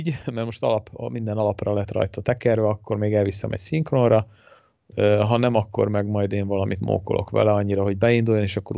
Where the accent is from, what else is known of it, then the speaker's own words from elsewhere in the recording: Tatabánya, Komárom-Esztergom, Hungary; tök jó idő volt otthon Tatabányán, ugye hazaugrottunk